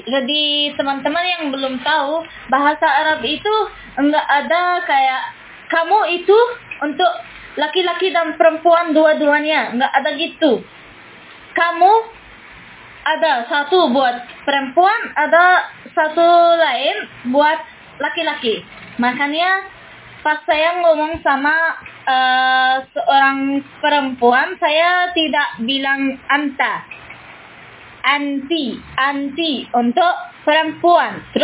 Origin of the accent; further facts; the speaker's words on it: Morocco; Indonesian is a second language; Ana minal maghrib itu artinya saya dari Maroko.